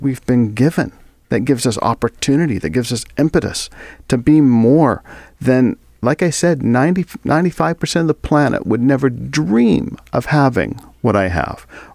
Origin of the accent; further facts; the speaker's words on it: Kansas City, United States; I mean, growing up in Kansas City, the N-word was thrown around lots.